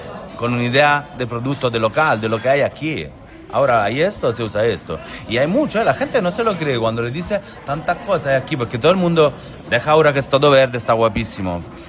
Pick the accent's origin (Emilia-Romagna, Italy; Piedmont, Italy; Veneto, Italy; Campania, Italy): Campania, Italy; Naples; yo vengo de una tierra que es un paraíso. Yo vengo de Nápoles, que por mí, ser de parte, es la ciudad más guapa del mundo.